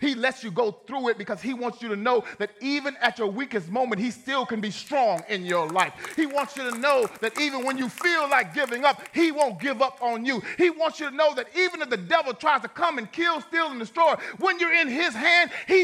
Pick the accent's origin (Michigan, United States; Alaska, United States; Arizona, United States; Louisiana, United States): Louisiana, United States; Ville Platte; I came from Ville Platte, Louisiana. We French like that.